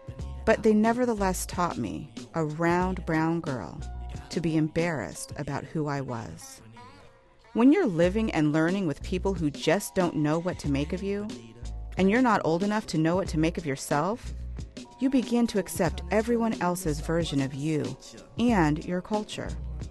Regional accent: California, United States; I grew up in Orange County, California, the product of highfalutin private schools, where I was often the only brown speckle in the classroom.

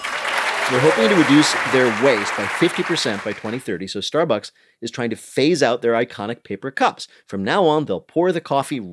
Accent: New Jersey, United States; I didn't grow up far from there. I grew up in Union County.

